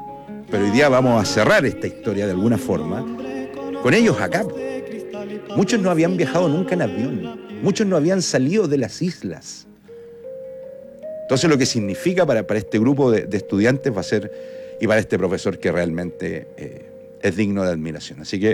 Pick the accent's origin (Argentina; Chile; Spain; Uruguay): Chile; Aysén; son de mi tierra, de Aysén.